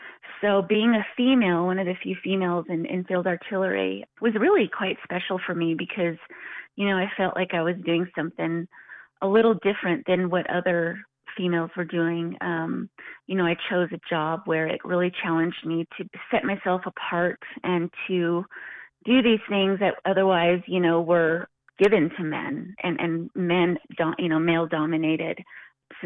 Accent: Nayuzi, New Mexico, United States; now in Farmington, United States; Originally, I'm from Nayuzi, New Mexico, which is a little further south than Farmington here on 550. I grew up there, and now I live here in Farmington.

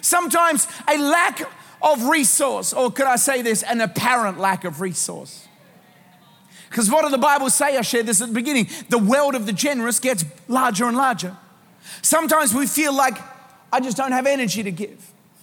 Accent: Australia; But so being an Australian

